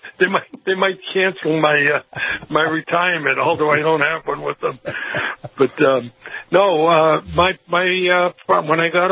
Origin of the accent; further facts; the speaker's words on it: Boston, Massachusetts, United States; Now, because I was from Boston, I was from the Northeast.